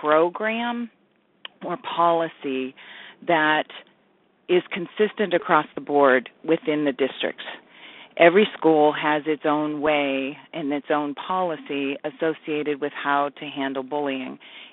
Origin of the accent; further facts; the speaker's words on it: Erie, Pennsylvania, United States; Where I come from, I was born and raised in Erie, and I was in private schools